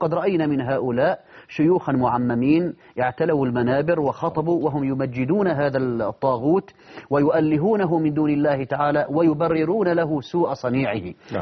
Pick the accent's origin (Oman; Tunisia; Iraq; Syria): Syria